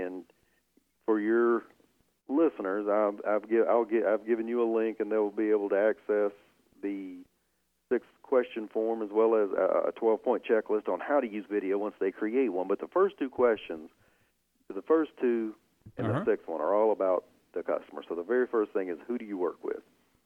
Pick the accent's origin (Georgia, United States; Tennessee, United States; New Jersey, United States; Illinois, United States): Tennessee, United States; but man, I'm born and raised in Middle Tennessee, we say niche.